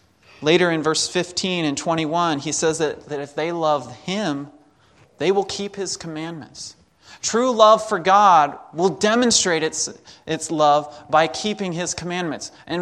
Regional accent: North Carolina, United States; and then I love going home where I grew up in North Carolina since the age of six.

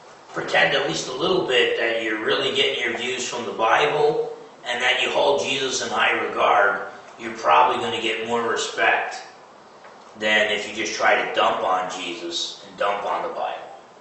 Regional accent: Newark, New Jersey, United States; I was born in Newark, I went to high school in Newark, N-E-W-A-R-K. Some people say Newark or whatever, but it was a time. Now New Jersey is getting popular

